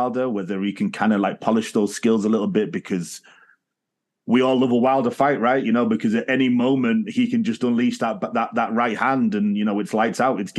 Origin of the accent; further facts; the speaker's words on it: United Kingdom; I'm British